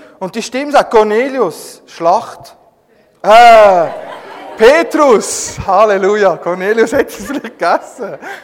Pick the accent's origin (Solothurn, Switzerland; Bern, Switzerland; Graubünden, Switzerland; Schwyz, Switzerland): Bern, Switzerland; Oberdiessbach; ich bin Schweizer. Ich bin Emmentaler. Von Oberdiessbach.